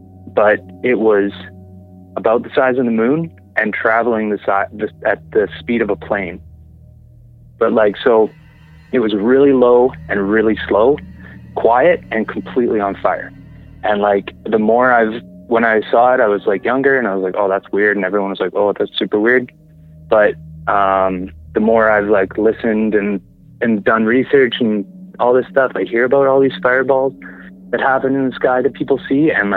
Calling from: Summerland, British Columbia, Canada; I'm calling from Summerland.

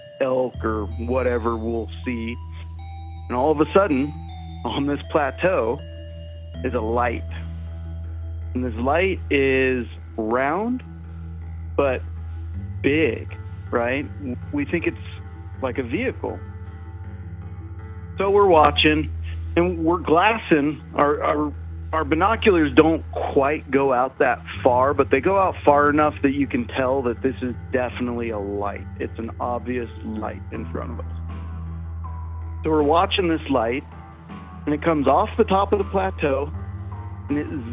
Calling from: Wyoming, United States; from Wyoming.

